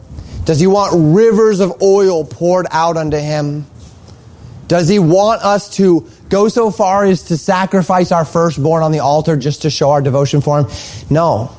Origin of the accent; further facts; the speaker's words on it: Colorado, United States; I saw this all the time growing up in Colorado.